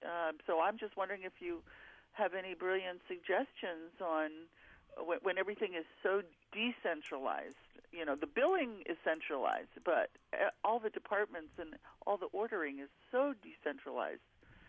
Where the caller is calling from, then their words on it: Florida, United States; South Florida.